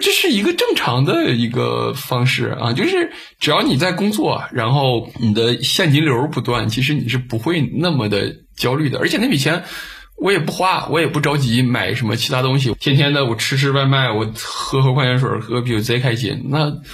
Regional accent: Northeast China, China; 因为有我们东北人这个敞亮的这个习惯啊

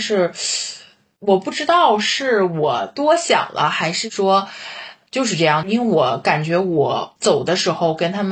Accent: China; 我觉得其实春节还是挺让我们中国人有那种共鸣的

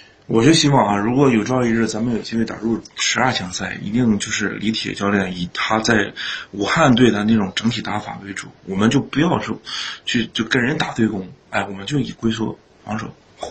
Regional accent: Sweden; I'm come from Sweden。

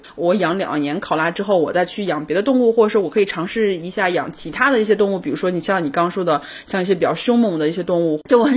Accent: Shandong, China; 因为我们山东人是吃面食的，

